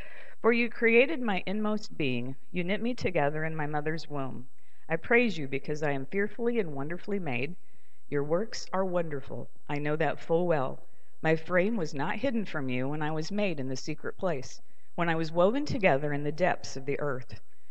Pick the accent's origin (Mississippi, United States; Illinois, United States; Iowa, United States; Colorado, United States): Illinois, United States; Astoria; I grew up here in Astoria a long time ago